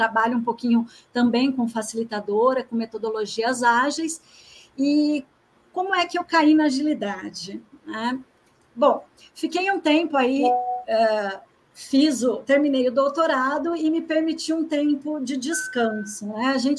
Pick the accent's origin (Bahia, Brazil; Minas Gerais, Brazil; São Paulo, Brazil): São Paulo, Brazil; São Carlos; now in Campinas, Brazil; Nasci em São Carlos, cresci em São Carlos, toda a família é de lá, mas eu nunca trabalhei em São Carlos, né? Sempre trabalhei fora da cidade. E aí, entre viagens e viagens, chegou um momento que eu falei, não, chega, né? E aí vim para Campinas e aqui estou.